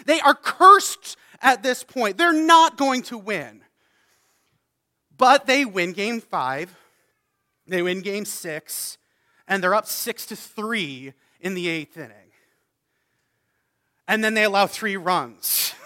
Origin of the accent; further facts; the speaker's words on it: Canada; All right, here's the thing. I'm a Canadian. There's only one Canadian baseball team